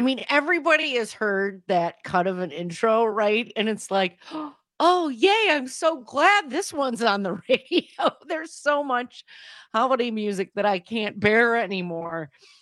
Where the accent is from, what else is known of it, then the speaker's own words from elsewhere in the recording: Milwaukee, Wisconsin, United States; now in New York, United States; I'm born and raised in Milwaukee, but I ended up having the opportunity to move to New York for work.